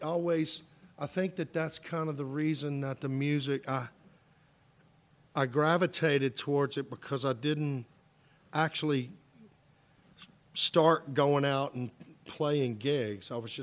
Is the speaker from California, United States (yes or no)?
no; Baton Rouge, Louisiana, United States; born or raised there